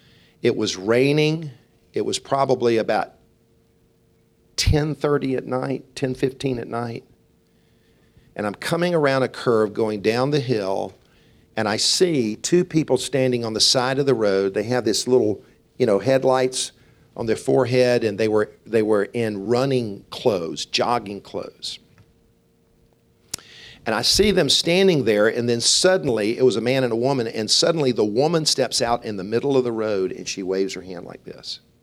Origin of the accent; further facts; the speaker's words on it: Columbia, United States; I said, "I grew up in Columbia."